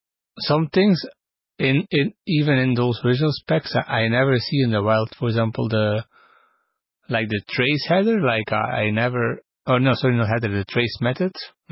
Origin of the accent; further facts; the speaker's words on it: Belgium; I'm from Belgium, so we speak like 3 languages here, at least the official one, but of course there are plenty other ones.